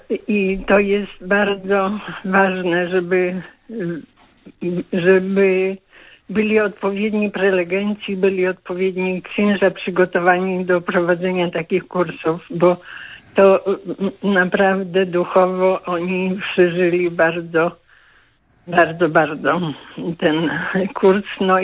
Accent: Sokółka, Podlaskie Voivodeship, Poland; jestem z Sokółki.

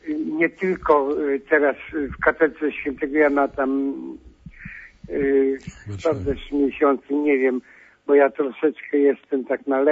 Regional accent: Warsaw, Masovian Voivodeship, Poland; z rodzenia jestem warszawiakiem z wielopokoleniowej rodziny warszawskiej, ale pokochałem to Podlasie

